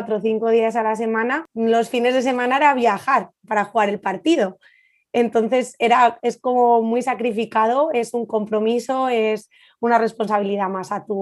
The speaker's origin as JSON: {"language": "Spanish", "town": "Madrid", "region": "Community of Madrid", "country": "Spain", "lives_now": "Castellón de la Plana, Spain", "said": "Bueno, yo soy de Madrid."}